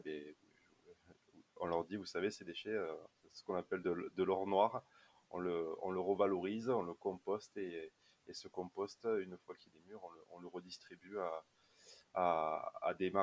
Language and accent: French; Albi, Occitanie, France; albigeois de 31 ans. Je suis natif en fait d'Albi. J'y suis retourné il y a 2 ans maintenant. J'habite juste à Saint-Jury, à quelques kilomètres.